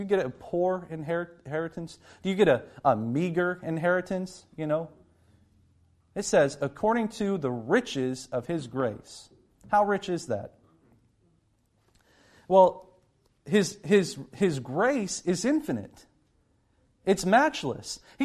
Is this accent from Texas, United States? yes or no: no; Kentucky, United States; I come from Eastern Kentucky. I come from coal mining country, you know, and people are thankful for what you have.